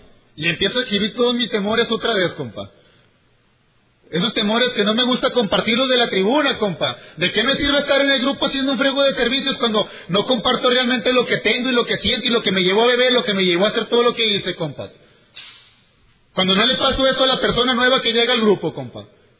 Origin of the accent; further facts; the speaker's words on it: Culiacán, Sinaloa, Mexico; now in Toronto, Canada; Soy de Culiacán, Sinaloa, México, pero milito aquí en Toronto, en el Nueva Esperanza.